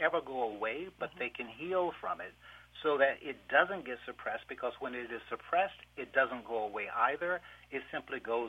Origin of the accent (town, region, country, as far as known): Apalachicola, Florida, United States; born or raised there